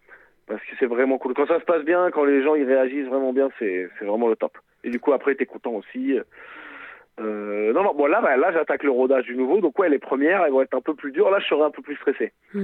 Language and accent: French; Poitiers, Nouvelle-Aquitaine, France; Donc, je viens de Poitiers, c'est le même niveau de ville, je peux me permettre de vanner tranquillement.